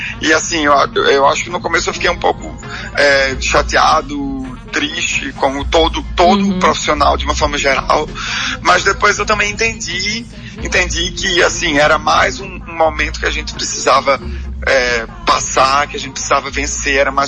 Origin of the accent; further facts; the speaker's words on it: Garanhuns, Pernambuco, Brazil; moved away; also born or lived in Recife; Eu saí de Garanhuns tem muito tempo já. Eu tava em Recife tem uns 15 anos.